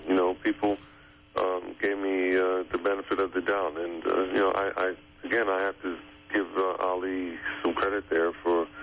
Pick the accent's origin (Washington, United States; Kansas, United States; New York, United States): New York, United States; Harlem; I grew up in Harlem. I lived in Harlem till I was three, and then we moved to a neighborhood right on the edge of Harlem for the rest of the time.